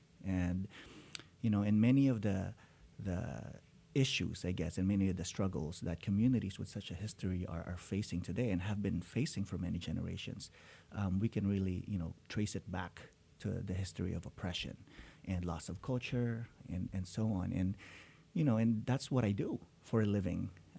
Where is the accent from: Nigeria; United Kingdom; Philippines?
Philippines; And so for me, you know, as a Filipino immigrant father, you know, and knowing, you know, the factors that might influenced me